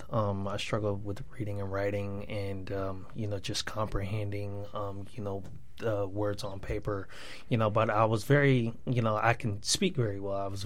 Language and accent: English; Sacramento, California, United States; Well, growing up in Sacramento, California, I was introduced to a life of gang activity and being involved in with the wrong crowds